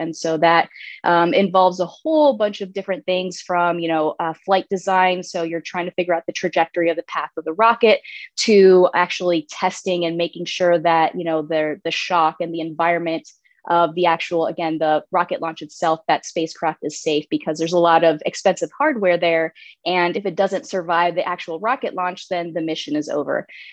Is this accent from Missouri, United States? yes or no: no; Orlando, Florida, United States; I grew up in Orlando. That was another area where I grew up most of my life because my father was stationed in Orlando towards the end of his career.